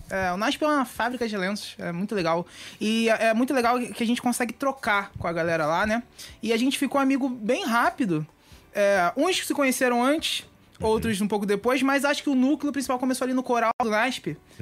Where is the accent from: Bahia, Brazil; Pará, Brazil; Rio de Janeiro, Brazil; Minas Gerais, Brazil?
Rio de Janeiro, Brazil; Mas assim, sou do Rio de Janeiro, zona oeste.